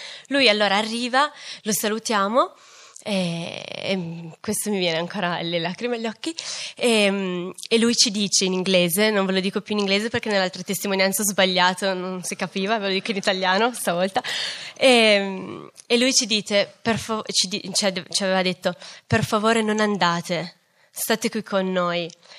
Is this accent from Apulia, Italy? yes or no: no; Fossano, Piedmont, Italy; Noi quando ci siamo sposati siamo andati a vivere a Racconigi, io sono di Fossano